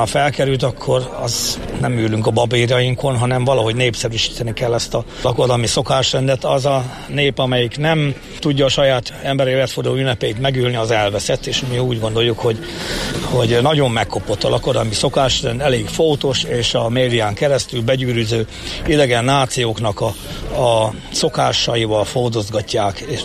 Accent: Sáránd, Hajdú-Bihar, Hungary; Én személy szerint bihari vagyok, Sárándi, Debrecen és Nagyvárad közül egy kis faluból.

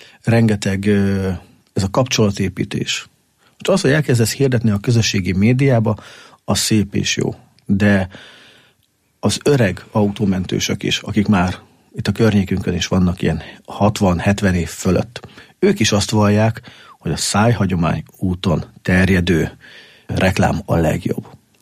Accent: Miskolc, Borsod-Abaúj-Zemplén, Hungary; now in Eger, Hungary; Hát induljunk ki abból, hogy én nem tőzsgyökeres, egri vagyok. Én Borsod megyei származású Miskolc, ugye bár, mi hazánk, vagy az én szülővárosom.

